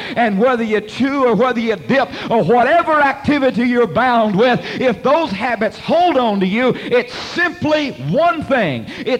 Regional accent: Port Arthur, Texas, United States; 40 miles from my hometown, Port Arthur, Texas

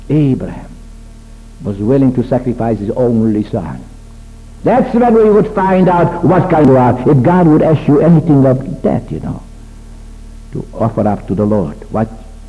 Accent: Romania; In my hometown in Romania, I call it a town, but it's a city of 320,000 people.

